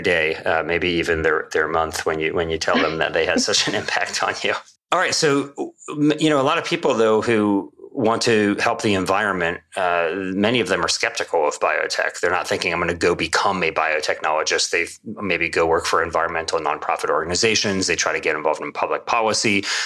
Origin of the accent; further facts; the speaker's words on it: East Coast, United States; now in California, United States; You know, I grew up on the East Coast and now live in California